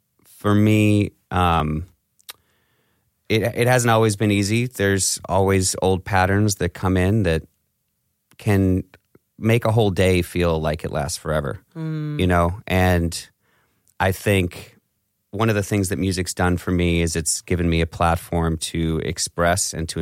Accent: Portland, Maine, United States; So it started when I'm originally from Portland, Maine. And I started playing when I was 15.

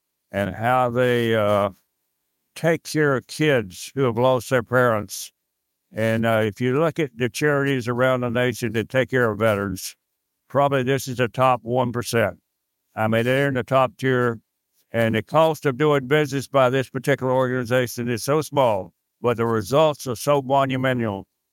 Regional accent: Georgia, United States; now in Charleston, United States; I'm from Georgia, but I live in Charleston, South Carolina.

